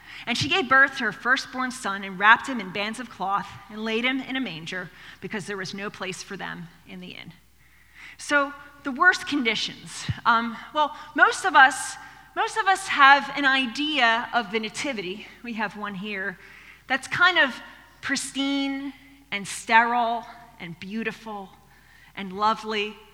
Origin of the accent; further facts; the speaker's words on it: Pennsylvania, United States; we were living, growing up outside of Philadelphia, and the Nutcracker was taking place downtown Philadelphia.